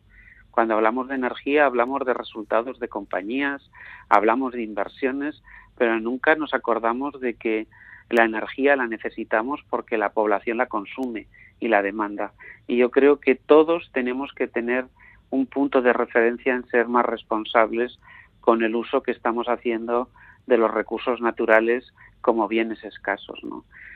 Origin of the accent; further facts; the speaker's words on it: Spain; a mí personalmente, como español